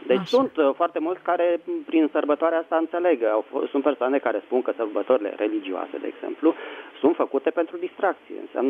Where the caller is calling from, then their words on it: Bucharest, Romania; din București.